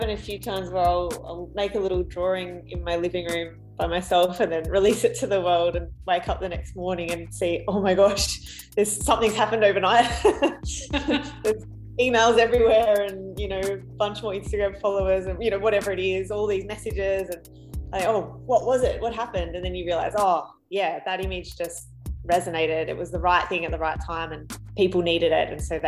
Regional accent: Australia; I'm an Australian illustrator.

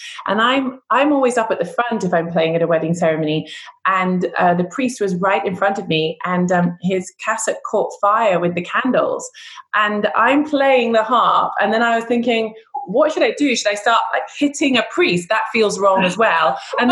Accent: Edinburgh, Scotland, United Kingdom; I have to say that I was born in Edinburgh, I grew up there, but I don't sound Scottish

